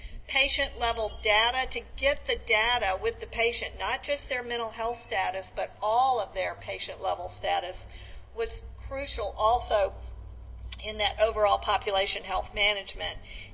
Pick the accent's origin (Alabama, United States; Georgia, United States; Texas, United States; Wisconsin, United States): Georgia, United States; Atlanta; I'm from Atlanta, and people referred to going to Grady Hospital as going to the Grady's, like it was somebody's house.